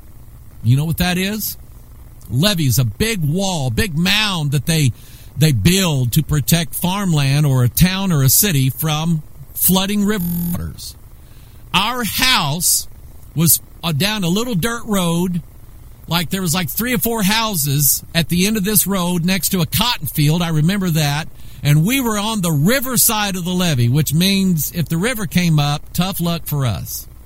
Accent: Arkansas, United States; born there; now in Missouri, United States; I am an American. I was born in Arkansas. That's my nativity, but I love the state of Missouri.

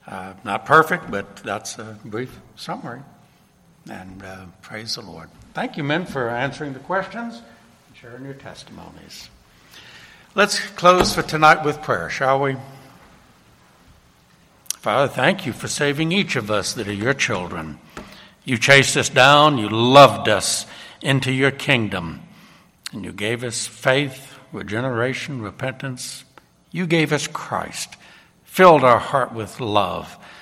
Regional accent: New Orleans, Louisiana, United States; We're almost the same age. He's from Oklahoma. I was born and raised in New Orleans. We were both raised in very liberal Protestant churches, Methodist, Presbyterian.

